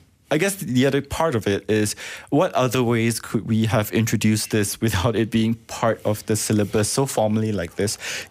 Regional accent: Malaysia; as a Malaysian citizen, that we do learn and appreciate how different cultures express themselves one way through language.

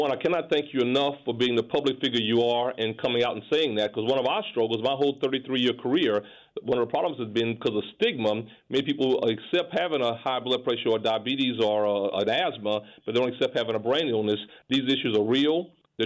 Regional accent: Beaumont, Texas, United States; now in Louisiana, United States; I'm from the South. I'm from Beaumont, Texas. Very proud of it. Happy to be here in Louisiana. I'm a new guy here.

